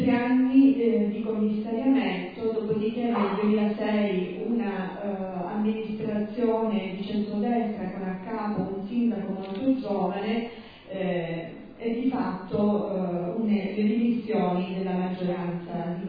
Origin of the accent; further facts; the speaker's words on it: Isola di Capo Rizzuto, Calabria, Italy; born there; Sono nata a Capo Rizzuto, vivo a Capo Rizzuto anche se la mia esperienza lavorativa mi portava ogni giorno fuori dal mio paese, però di fatto la mia famiglia vive a Capo Rizzuto, sono figlia di un imprenditore del luogo